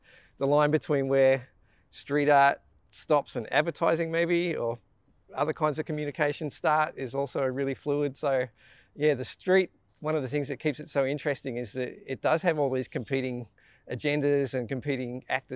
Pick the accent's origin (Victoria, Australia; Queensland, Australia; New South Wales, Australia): New South Wales, Australia; Sydney; I teach urban geography at the University of Sydney and I'm Sydney, born and raised.